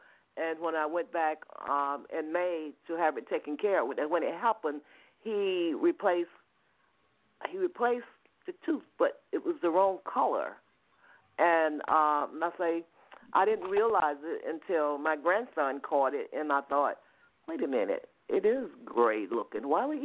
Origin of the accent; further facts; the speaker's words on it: Georgia, United States; Yes, you're right. I am from Georgia.